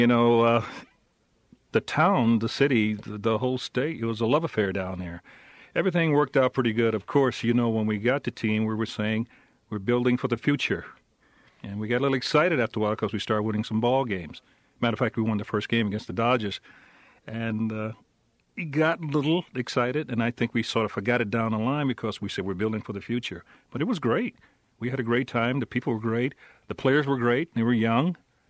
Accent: Memphis, Tennessee, United States; born there; I was born in Memphis, Tennessee.

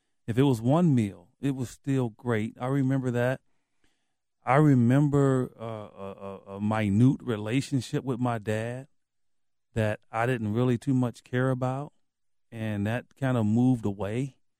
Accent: Chicago, Illinois, United States; I grew up in Cabrini Green, which at the time was the worst housing project in the country.

